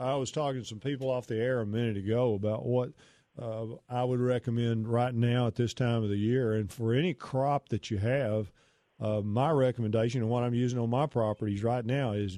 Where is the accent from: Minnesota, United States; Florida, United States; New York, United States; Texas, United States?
Texas, United States; Pittsburgh; I certainly know where Gladewater is. I'm from Pittsburgh, Texas.